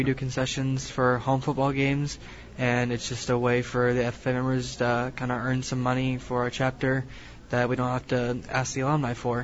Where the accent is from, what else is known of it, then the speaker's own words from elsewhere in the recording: Staunton, Virginia, United States; I'm from Staunton. I've lived there for about 7 years now.